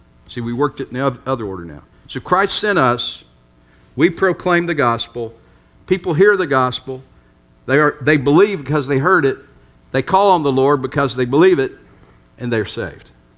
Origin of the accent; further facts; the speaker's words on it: Virginia, United States; now in Wilson, United States; I grew up in Virginia. I'm a guy who grew up in the Appalachian Mountains. I love the mountains.